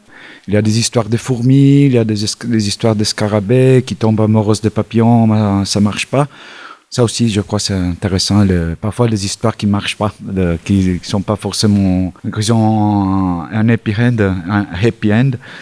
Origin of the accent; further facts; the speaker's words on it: Italy; now in France; Je suis un auteur illustrateur de livres jeunesse. Je suis arrivé en France en 2012. J'ai grandi en Italie.